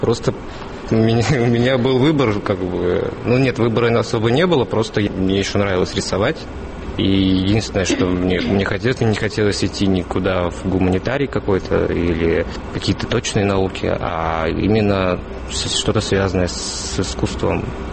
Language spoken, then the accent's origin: Russian; Nizhny Novgorod Oblast, Russia; born there; also born or lived in Ufa; Я родился в Нижегородской области, жил в Уфе, где закончил педагогический университет, художественно-графический факультет.